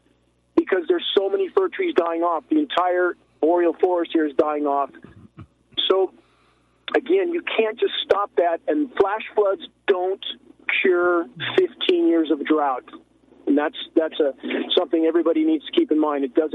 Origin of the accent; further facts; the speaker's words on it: California, United States; I grew up in snow in the San Gabriel Mountains.